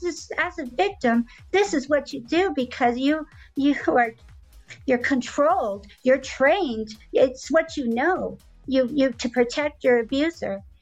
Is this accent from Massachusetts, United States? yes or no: no; Wyoming, United States; And that they would find her here in my home state of Wyoming.